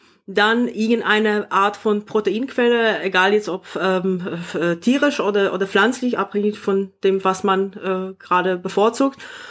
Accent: Poland; German is a second language; now in Germany; also ich komme auch nicht direkt aus Deutschland. Ich kenne das überhaupt nicht. Also in Polen kennt man Grünkohl nicht.

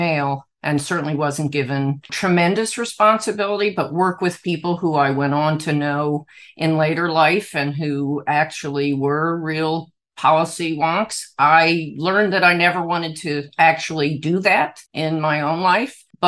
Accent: Miami Beach, Florida, United States; now in California, United States; I grew up in Miami Beach, Florida, went to Beach High. I'm one of those people who grew up there and then left and moved to California eventually, and my family stayed there, but I went across the country.

